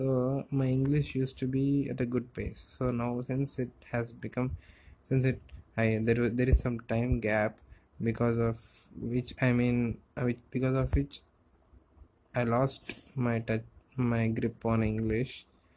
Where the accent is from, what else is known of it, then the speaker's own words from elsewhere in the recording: India; first language Telugu; English is a second language; also born or lived in Chennai; since I am staying at my hometown, where I speak my native language, Telugu